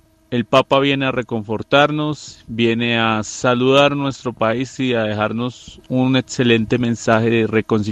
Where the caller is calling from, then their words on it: Bogotá, Bogotá D.C., Colombia; hablo aquí desde Bogotá, Colombia. A pesar de las diferencias que se han presentado en mi país, Colombia